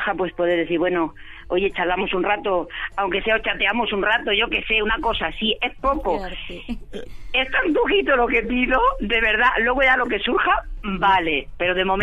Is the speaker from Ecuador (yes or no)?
no; Almería, Andalusia, Spain; Soy de Almería, que adoro mi tierra, que meten un apartamento allí, que cuando puedo me escapo.